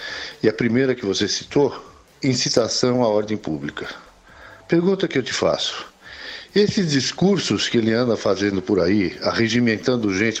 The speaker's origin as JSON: {"language": "Portuguese", "town": "Londrina", "region": "Paraná", "country": "Brazil", "said": "sou de Londrina, no Paraná."}